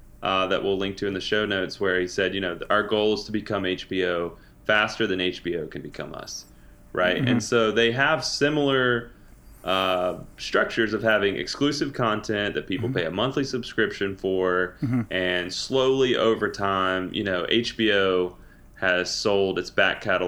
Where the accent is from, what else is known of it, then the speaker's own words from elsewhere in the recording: Alabama, United States; But because we're from Alabama